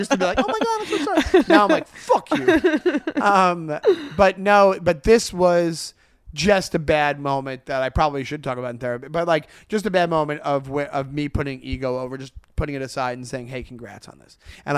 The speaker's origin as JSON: {"language": "English", "town": "Long Island", "region": "New York", "country": "United States", "said": "When you're from New York, right? When you grow up in New York, I'm from Long Island."}